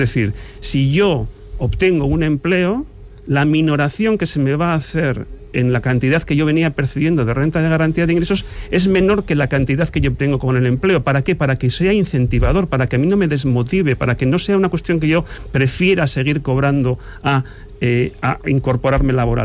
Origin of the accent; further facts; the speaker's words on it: Basque Country, Spain; me siento orgulloso como vasco